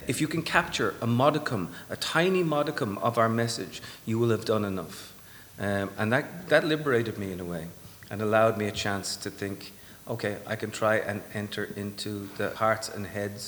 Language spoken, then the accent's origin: English; Ireland; now in New York, United States; I'm Irish, I live in New York.